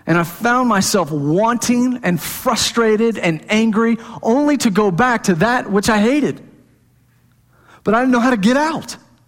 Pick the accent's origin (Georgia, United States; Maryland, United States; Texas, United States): Texas, United States; Plano; I grew up in Plano, and my parents were Plano parents, and we did the Plano thing